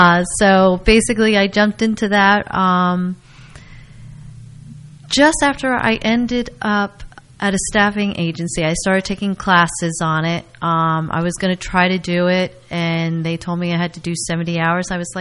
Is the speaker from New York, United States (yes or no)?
no; Basking Ridge, New Jersey, United States; The where I come from, which was Basking Ridge, I was born and raised in Basking Ridge